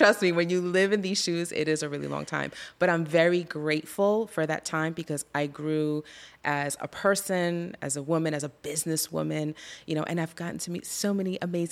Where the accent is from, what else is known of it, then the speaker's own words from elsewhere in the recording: Puerto Rico; now in United States; I grew up in Puerto Rico. When I came from Puerto Rico, as I would think I was nine, I didn't know any English.